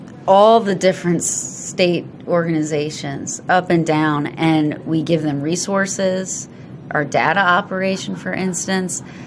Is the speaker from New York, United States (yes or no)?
no; Maryland, United States; I'm from Maryland.